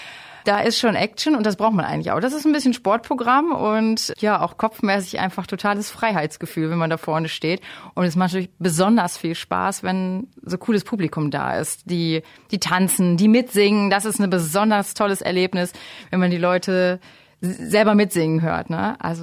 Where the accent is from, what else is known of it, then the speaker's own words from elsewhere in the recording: Lübbecke, North Rhine-Westphalia, Germany; Ich komme aus Lübbecke. Also Kreis Minden-Lübbecke, ein bisschen angereist hierhin